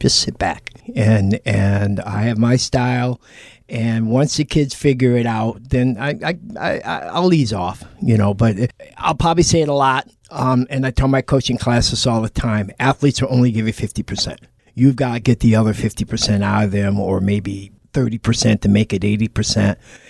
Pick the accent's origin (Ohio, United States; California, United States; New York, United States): New York, United States; Canastota; I grew up in Canastota, New York. And it's a small little Italian village.